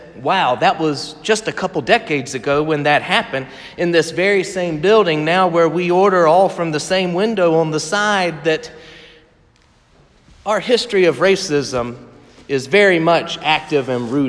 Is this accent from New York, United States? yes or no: no; Conway, South Carolina, United States; want to tell a quick story about growing up in South Carolina, and I may have shared this with some of you before, but in the town of Conway, there's the fish market.